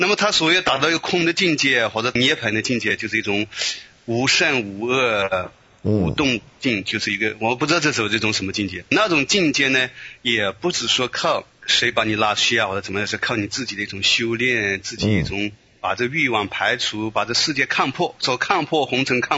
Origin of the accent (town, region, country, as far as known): China